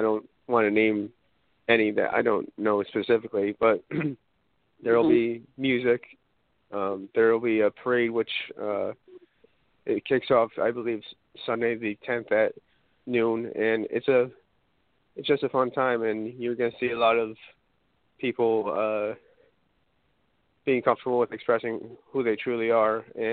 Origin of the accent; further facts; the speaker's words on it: Albany, New York, United States; Yeah, I was born in Albany, and I actually live right now less than a mile away from where I grew up.